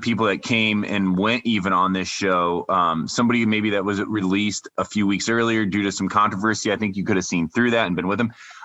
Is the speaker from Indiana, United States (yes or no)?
yes; Indiana, United States; Yeah, so I'm from Northern Indiana.